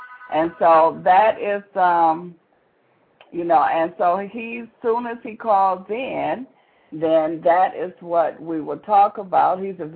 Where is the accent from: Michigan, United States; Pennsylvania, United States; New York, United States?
Michigan, United States; Detroit; I'm from the Detroit, Michigan area.